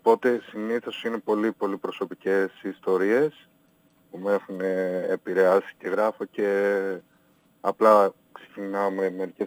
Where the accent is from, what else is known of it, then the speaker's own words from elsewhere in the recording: Kilkis, Central Macedonia, Greece; με έναν καθηγητή από εκεί που είμαι, δηλαδή από την Κιλκής